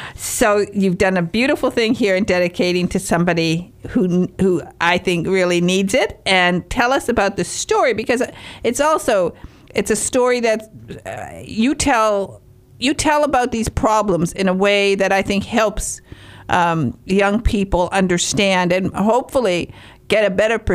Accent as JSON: {"language": "English", "region": "Michigan", "country": "United States", "said": "Me too. I'm a Michigander."}